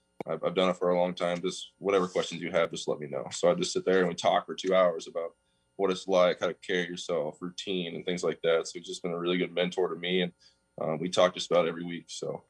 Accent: Iowa, United States; It's an hour and a half from my hometown.

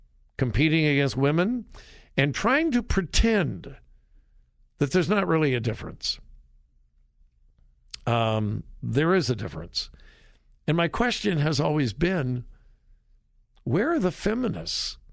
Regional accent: California, United States; I've been there dozens of times when I was growing up in California.

